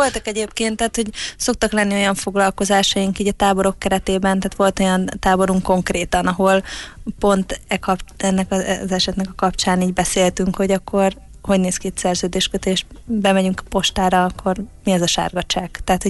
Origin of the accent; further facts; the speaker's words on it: Budapest, Hungary; én magam, aki budapesti vagyok